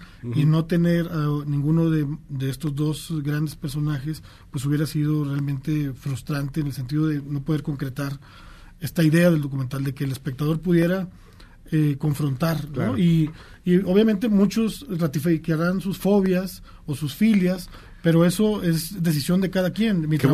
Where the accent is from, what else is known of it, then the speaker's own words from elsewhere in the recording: Monterrey, Nuevo León, Mexico; Yo soy de Monterrey, uh-huh. vivía allá